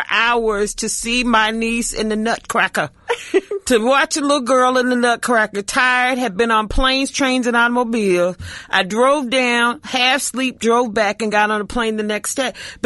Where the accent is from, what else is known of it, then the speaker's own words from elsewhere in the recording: the South, United States; Yeah, I was born in the South and raised in the South. It was community.